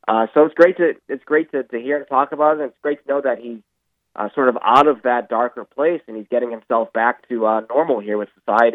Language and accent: English; Boston, Massachusetts, United States; I live, born and raised in Boston. We can't have that happening.